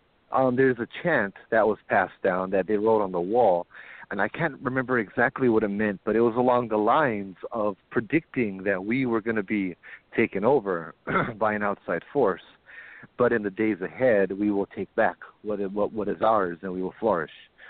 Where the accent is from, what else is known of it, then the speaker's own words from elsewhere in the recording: Hawaii, United States; But I like, I'm just as American as I am Hawaiian, you know.